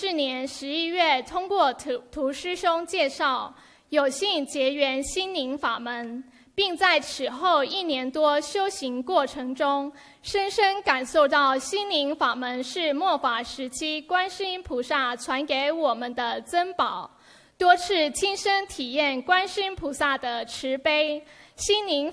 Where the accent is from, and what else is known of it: Los Angeles, California, United States